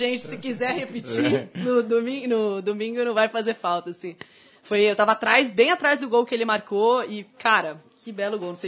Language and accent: Portuguese; Sorocaba, São Paulo, Brazil; porque, na verdade, eu cresci em Sorocaba, então eu não vinha muito pro Morumbi